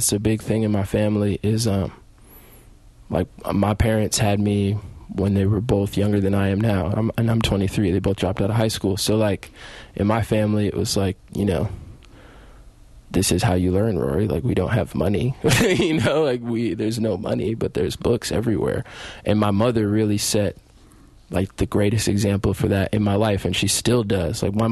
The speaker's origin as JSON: {"language": "English", "town": "Chicago", "region": "Illinois", "country": "United States", "tie": "born or raised there", "said": "And just growing up in Chicago and being at his house a lot, he would always be playing"}